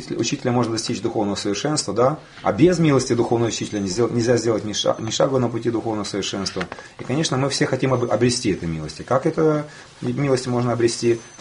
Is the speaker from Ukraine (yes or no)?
yes; Kyiv, Ukraine; я учился, родился в Киеве, и все, что там происходит, мне не безразлично в последнее время.